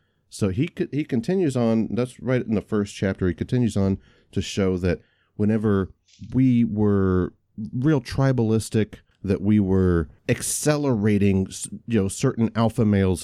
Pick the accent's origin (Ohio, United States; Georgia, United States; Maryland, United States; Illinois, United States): Georgia, United States; Warner Robins; now in Texas, United States; So I live in Texas now, but I'm a Georgia boy at heart, man. I'm from Warner Robins, Georgia.